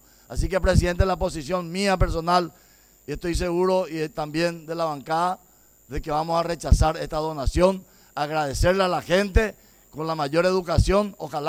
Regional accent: Paraguay; una señal como paraguayos, como gente seria y trabajadora, de que en nuestro país no permitimos limosnas

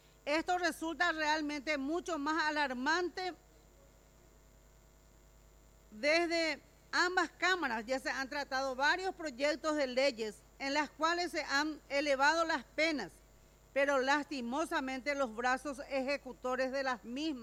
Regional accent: Paraguay; nos golpea duro como sociedad paraguaya

